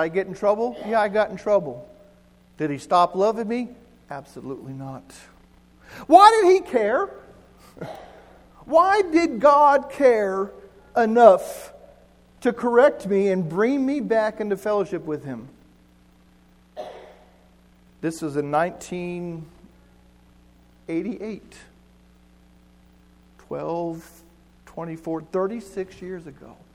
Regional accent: New Mexico, United States; Because I'm from New Mexico? No.

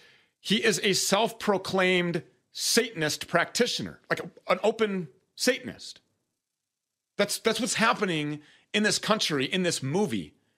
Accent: Minnesota, United States; This is CBD where the hemp is all grown right here in my home state of Minnesota.

